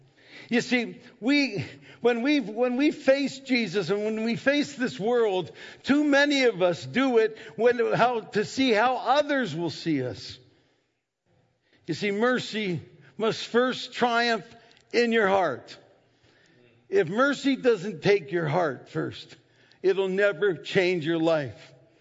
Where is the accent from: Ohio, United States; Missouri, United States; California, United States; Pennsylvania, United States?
Pennsylvania, United States; Erie; he came up to my hometown Erie and vacationed one summer up at Presque Isle, which is the state park in there, my hometown.